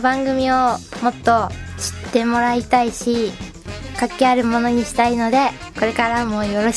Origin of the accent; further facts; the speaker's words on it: Okayama, Japan; 生まれも育ちも晴れの国社会情報学科1年生の